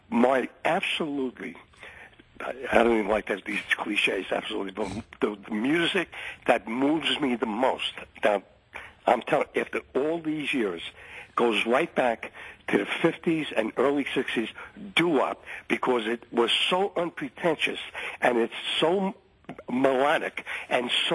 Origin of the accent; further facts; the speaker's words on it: Bronx, New York, United States; I'm from the Bronx, just as you are, and I love when you do up stuff.